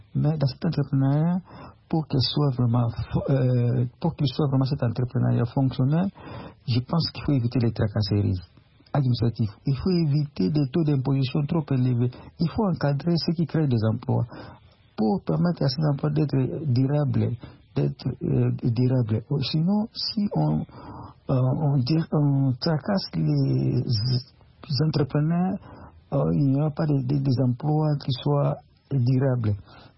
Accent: DR Congo; qui utilisent le travail congolais chez moi, en RD Congo

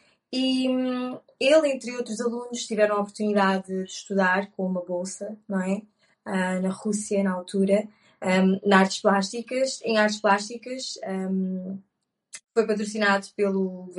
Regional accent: Portugal; moved away as an adult; now in United Kingdom; também sou cabo-verdiana, apesar de não ter nascido lá, sem dúvida. E pronto, sempre vivi em Portugal desde que nasci até aos meus 23 anos, que foi quando mudei para a Inglaterra, em 2012. Já aqui estou, vou completar 10 anos este ano.

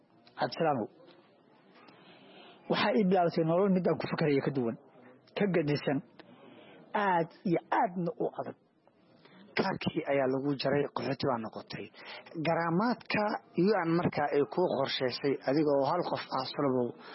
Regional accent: Cawlab, Galguduud, Somalia; born there; waxaan ku dhashay aniga gobolka Galgaduud qasabada degmada Cawlab

